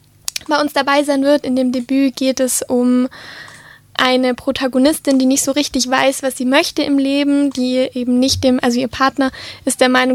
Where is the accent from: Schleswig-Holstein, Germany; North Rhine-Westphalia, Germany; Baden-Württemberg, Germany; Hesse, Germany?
Baden-Württemberg, Germany; Nufringen; Tatsächlich komme ich gar nicht hier aus Tübingen, sondern aus Nuffring.